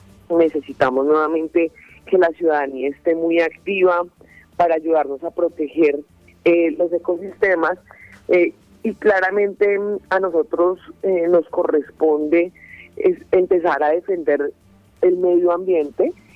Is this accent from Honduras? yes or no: no; Colombia; como ciudadana, como colombiana, defender el medio ambiente de todo el país.